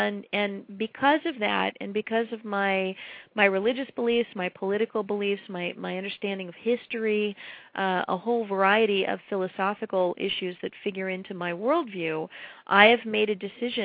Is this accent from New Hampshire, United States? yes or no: yes; New Hampshire, United States; The governor of my home state of New Hampshire appointed me as an expert to serve on the RFID study committee here.